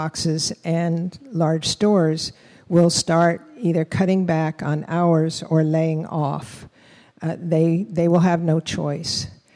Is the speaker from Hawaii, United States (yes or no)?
yes; Waipoli, Hawaii, United States; I'm from the Waipoli Ahupua'a.